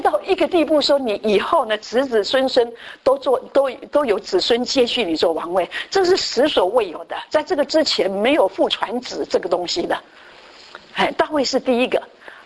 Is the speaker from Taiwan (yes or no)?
yes; Taiwan; 因为特别是我们台湾人，很有这个问题的